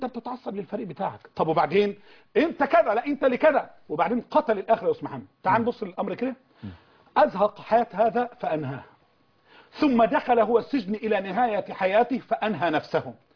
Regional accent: Egypt

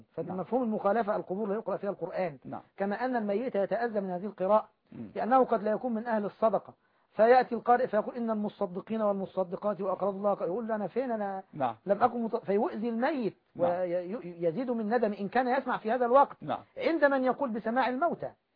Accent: Egypt; وفي حاجة عندنا في مصر يسموها يعني كحك عاشوراء أو طعام عاشوراء

